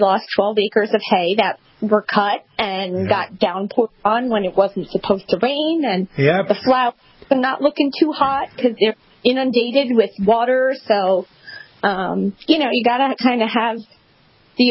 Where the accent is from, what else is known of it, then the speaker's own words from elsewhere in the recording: New York, United States; I grew up on Long Island in farm country, which, you know, people don't necessarily associate